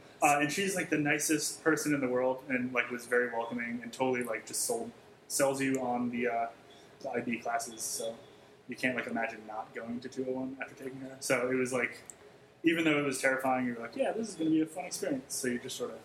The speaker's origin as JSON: {"language": "English", "town": "Rowley", "region": "Massachusetts", "country": "United States", "lives_now": "Somerville, United States", "said": "I'm from Rowley, Massachusetts, which is 45 minutes north of Boston, but I usually just say, have you heard of Newburyport?"}